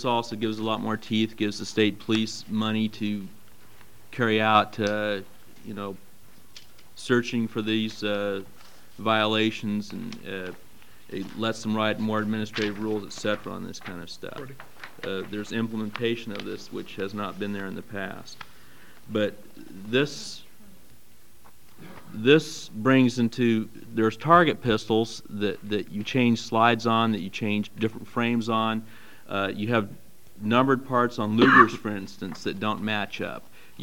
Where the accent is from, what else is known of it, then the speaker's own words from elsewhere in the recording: Lake Oswego, Oregon, United States; I'm from Lake Oswego.